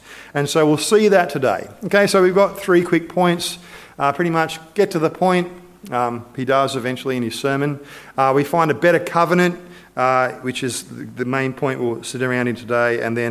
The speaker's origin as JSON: {"language": "English", "country": "Australia", "said": "Yes, we're Australian."}